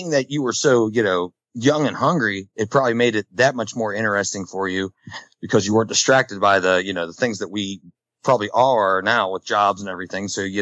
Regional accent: Kittanning, Pennsylvania, United States; I grew up in Katanning. Okay. … My dad's from Katanning. Mom's from Butler. So, you know, I grew up in that area and, you know, was a musician in that area for a long time.

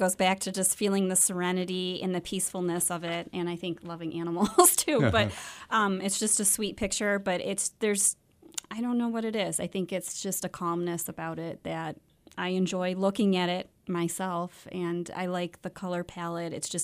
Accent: Detroit, Michigan, United States; now in St. Joseph, United States; I came from the Detroit area, and I have come to love St. Joseph and the lake

